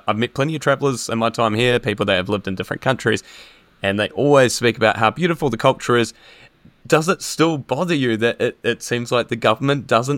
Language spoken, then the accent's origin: English; Canterbury, New Zealand; an example I can think of from my hometown alone is … who lived about 5 minutes away from me through the Littleton Tunnel.